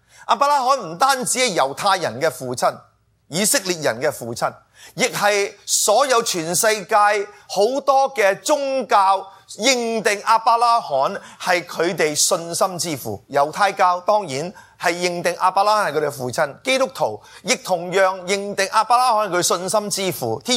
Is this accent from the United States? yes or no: yes; United States; 我哋美国人